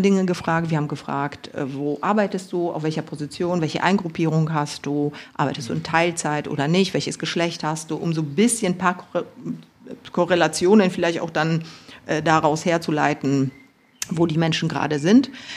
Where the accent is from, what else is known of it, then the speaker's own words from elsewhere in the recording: Zgorzelec, Lower Silesian Voivodeship, Poland; born there; also born or lived in Gryfino; Geboren bin ich tatsächlich in Zgorzelec.